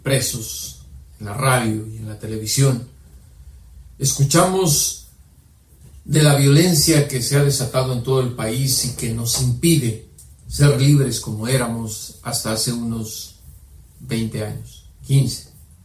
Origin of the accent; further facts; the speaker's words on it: Mexico; nuestra vida como mexicanos. Soy un tipo viejo